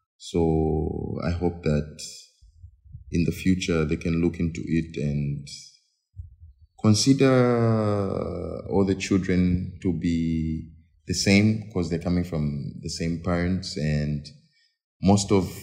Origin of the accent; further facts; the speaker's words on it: Zambia; I come from the Republic of Zambia.